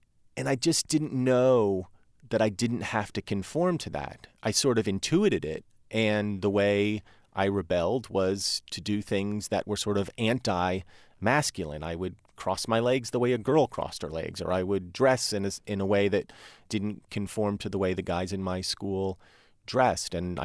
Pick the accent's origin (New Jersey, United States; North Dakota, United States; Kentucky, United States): New Jersey, United States; Well, I grew up in New Jersey in, you know, my formative years were kind of the mid-80s, and the mid-80s in New Jersey became kind of like ground zero for American culture in general.